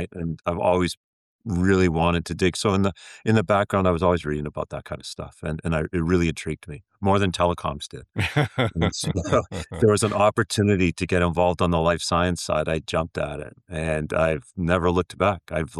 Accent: Toronto, Ontario, Canada; And I'm originally from the Toronto area.

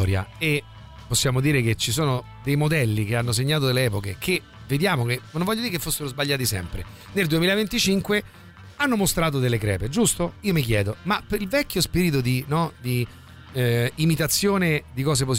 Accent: Rome, Lazio, Italy; io sono romano, per cui sì, noi siamo romani

